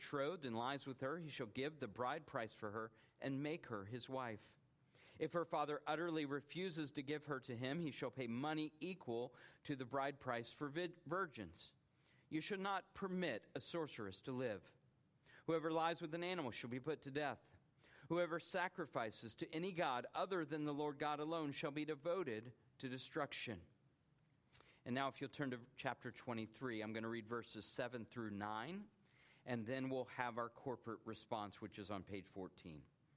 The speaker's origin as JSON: {"language": "English", "town": "Atlanta", "region": "Georgia", "country": "United States", "tie": "born or raised there", "lives_now": "Alabama, United States", "said": "Y'all know I grew up in the Atlanta area, and one of the reasons I left is because you cannot tie a giraffe to a telephone pole."}